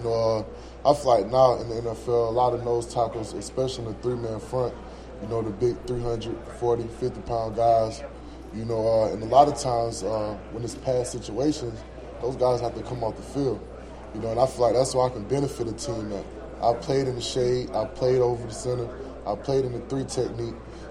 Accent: Florida, United States; I mean, I'm a Florida boy.

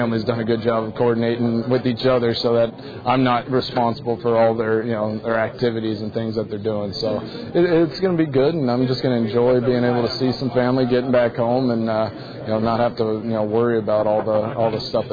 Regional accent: Lubbock, Texas, United States; Oh, I'm Texas, man. I grew up there. I was born in Lubbock, Texas. So my family's that's where all my family's from. So that's my home state, and that's where I claim I'm from.

